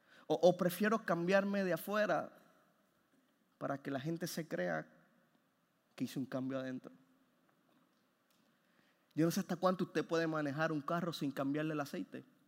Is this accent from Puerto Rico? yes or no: yes; Puerto Rico; Muchos de nosotros cambiamos de trabajo, de país, ¿verdad? Yo vengo de Puerto Rico